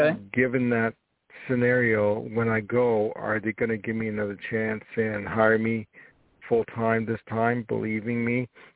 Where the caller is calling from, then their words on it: New York, United States; I'm calling from New York.